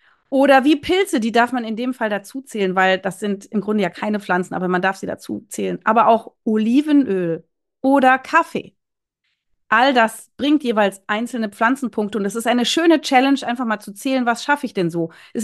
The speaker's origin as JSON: {"language": "German", "region": "Berlin", "country": "Germany", "said": "Ich bin ja aus Berlin."}